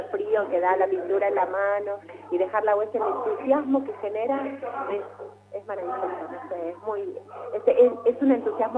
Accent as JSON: {"language": "Spanish", "town": "Zapala", "region": "Neuquén", "country": "Argentina", "tie": "born there", "said": "se da la particularidad de que yo soy nacida acá en Zapala, pero bueno, nada, no es que viví mi vida acá en Zapala"}